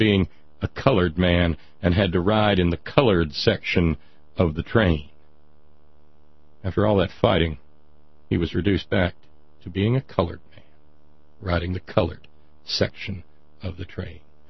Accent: Chicago, Illinois, United States; now in Los Angeles, United States; I sent him the money I would have spent on me from me in L.A. and from where he is in my hometown of Chicago.

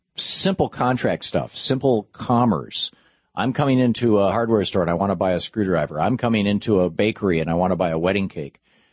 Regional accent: Lansing, Michigan, United States; I remember, you know, growing up in Lansing, Michigan, where there weren't any private schools that I know of other than the Catholic private school.

